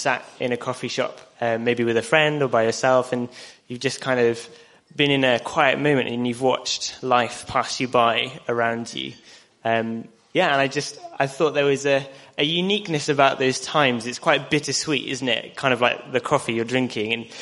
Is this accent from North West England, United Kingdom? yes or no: no; Wales, United Kingdom; now in Buckshaw Village, United Kingdom; Me and my wife have come from, we're originally from Wales, we drove from Cardiff yesterday from my in-laws' family, my in-laws, and but actually we're living in North England at the moment